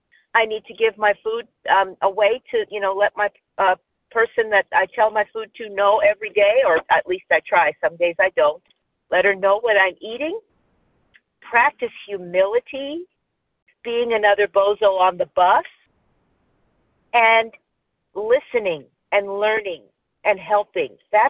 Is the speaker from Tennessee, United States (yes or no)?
no; Palmdale, California, United States; I'm from Palmdale, California, in the county of Los Angeles.